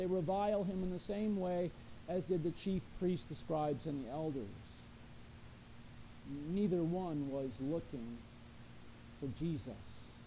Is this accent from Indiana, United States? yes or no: yes; Indiana, United States; For a time, I grew up in Indiana, pretty flat, full of fields, fields of corn, fields of soybeans.